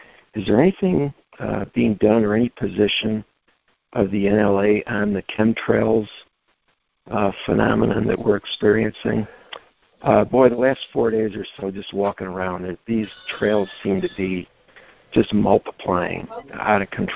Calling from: Illinois, United States; from Northern Illinois.

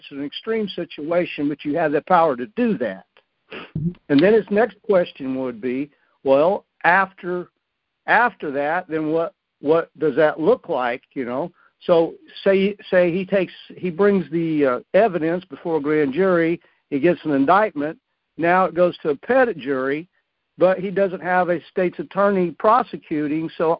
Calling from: Illinois, United States; I'm from Illinois.

